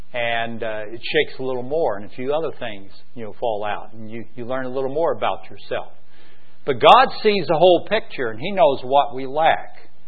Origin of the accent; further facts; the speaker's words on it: Southern US, United States; accent: Southern; all they told me I needed to work on was my Southern accent.